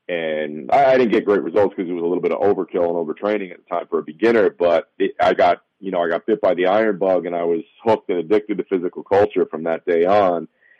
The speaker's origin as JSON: {"language": "English", "region": "New Jersey", "country": "United States", "said": "So I'm an Italian from Jersey, so I got to."}